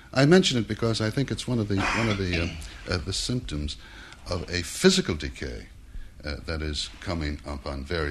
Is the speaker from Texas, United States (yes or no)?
no; Manhattan, New York, United States; born there; Yes, I was born on Manhattan Island. I was born in the northern part of the island at 105th Street and Morningside Avenue.